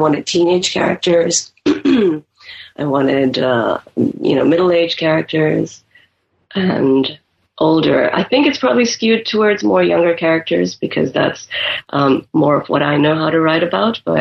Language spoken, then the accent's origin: English; Nigeria; they had loved my stories from growing up in Nigeria.